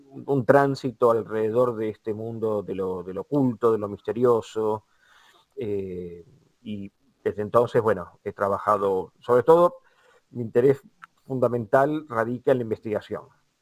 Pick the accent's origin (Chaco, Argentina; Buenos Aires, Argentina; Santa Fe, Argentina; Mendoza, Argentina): Buenos Aires, Argentina; Almagro; Nací en Almagro y ahora estoy en Constitución.